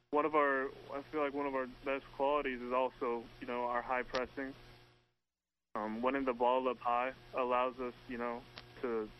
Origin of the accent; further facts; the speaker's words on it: Kansas City, United States; I played for Sporting Kansas City Academy in high school, you know, because I grew up in Kansas City, and then I went to St. Louis University